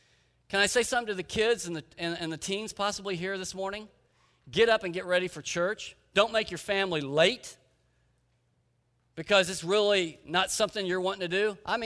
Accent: Oklahoma, United States; I remember when I was back in Oklahoma, I grew up in Oklahoma

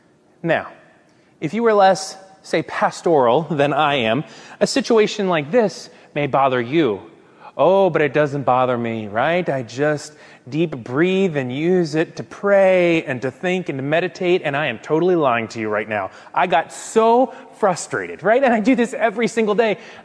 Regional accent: Orlando, Florida, United States; I'm from Orlando, Florida, which is, you know, Disney, Mickey Mouse, the whole thing.

